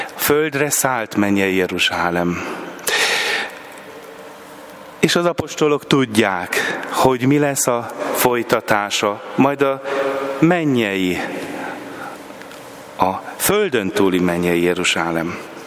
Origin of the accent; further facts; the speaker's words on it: Hungary; now in Switzerland; itt Svájcban nem csak azért, mert minden missziónak nehéz, hanem mert mi magyarok is vagyunk